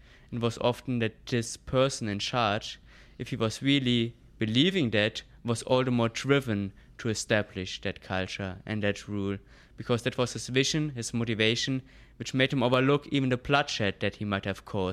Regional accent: Germany; Yes, just growing up in Germany, you do have cultural events quite routinely.

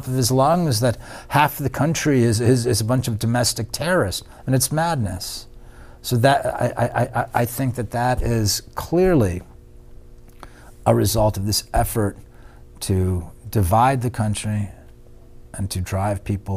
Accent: New York City, New York, United States; for me, I grew up in New York City, and so, you know, I've been hearing Donald Trump's voice since I was a teenager

